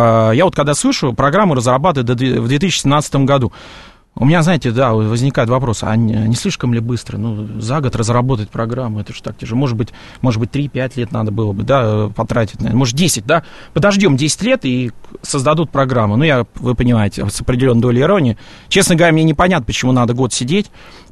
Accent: Saint Petersburg, Russia; я сам родился в Санкт-Петербурге, родился, учился, там, закончил тот же Ленинградский госуниверситет, поэтому, конечно, вы можете, тут меня спрашивали, откуда я. Ну да, я тоже из Петербурга

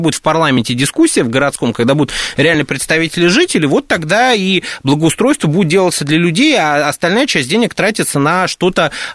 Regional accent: Moscow, Russia; born there; я тоже родился в Москве 30 лет назад в роддоме номер 10

